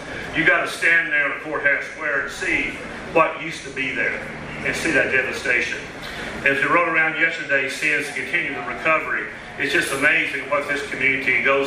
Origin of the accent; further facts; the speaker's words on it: Kentucky, United States; growing up in Western Kentucky, I had the opportunity to attend many Fancy Farm Picnics.